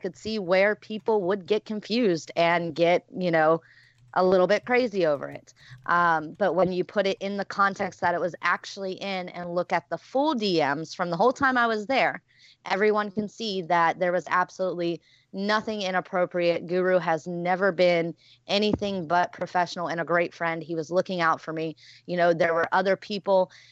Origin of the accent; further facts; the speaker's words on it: North Carolina, United States; I grew up in North Carolina.